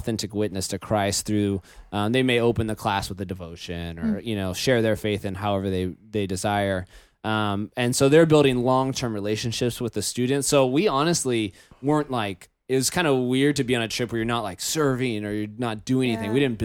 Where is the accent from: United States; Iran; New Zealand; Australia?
United States; born there; I got the roll of the dice and I got to be born in America.